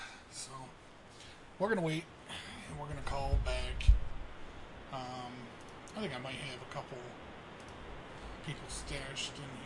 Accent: Trenton, New Jersey, United States; now in Hawaii, United States; Yeah, I'm in Hawaii. I'm from Trenton, New Jersey originally, motherfucker. I'm a made man.

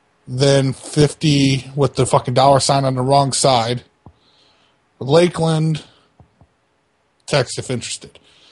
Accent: Ukraine; Hey, you shut your fucking mouth. I am from the Ukraine. I don't put up with this shit.

